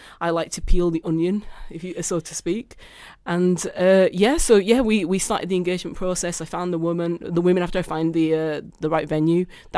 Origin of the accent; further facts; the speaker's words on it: Bradford, Yorkshire and the Humber, United Kingdom; because obviously I'm from Bradford. I'm very proud of being from Bradford.